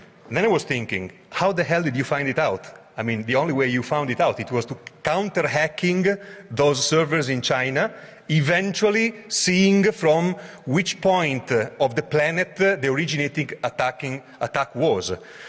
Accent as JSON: {"language": "English", "town": "Milan", "region": "Lombardy", "country": "Italy", "second_language": "English", "said": "I'm from Milano, we have the, it's the city of the fashion, no? The fashion capital of Italy."}